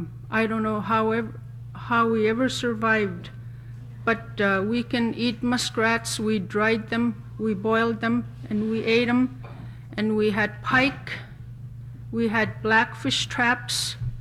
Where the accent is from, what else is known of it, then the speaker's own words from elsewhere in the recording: Okeechuk, Alaska, United States; I'm a local resident. I'm from Okeechuk, born and raised here.